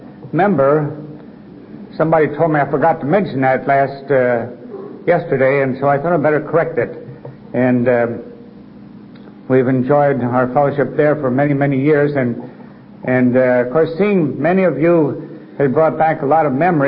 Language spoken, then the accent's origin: English; Merchantville, New Jersey, United States; She and her father and mother, and we grew up in Merchantville, New Jersey.